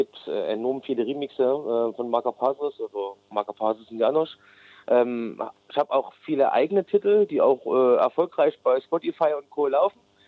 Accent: Grimma, Saxony, Germany; ne, komme aus Grimma, das ist bei Leipzig.

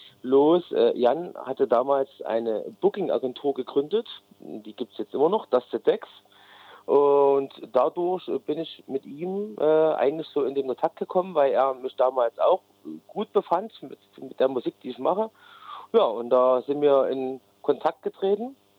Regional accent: Grimma, Saxony, Germany; ne, komme aus Grimma, das ist bei Leipzig.

